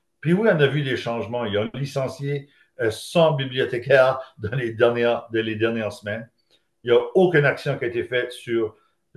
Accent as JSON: {"language": "French", "region": "New Brunswick", "country": "Canada", "said": "Je suis un fier Acadien, je suis un fier gradué de l'Université de Moncton. Donc, pour moi, mes souches acadiennes, j'en parle tout le temps avec fierté."}